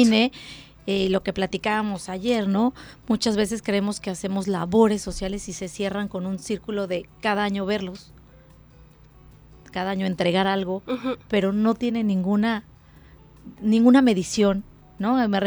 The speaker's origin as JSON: {"language": "Spanish", "country": "Mexico", "said": "O sea, soy mexicana"}